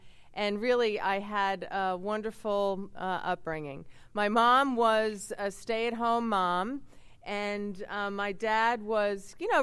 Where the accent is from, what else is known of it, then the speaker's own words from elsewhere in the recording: New Jersey, United States; And they still live in the house that we grew up in New Jersey.